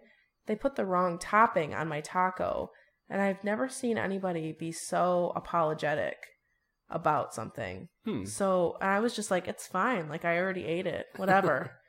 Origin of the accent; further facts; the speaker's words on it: Standale, Michigan, United States; I have not been there, but I've heard of it because I grew up in Standale.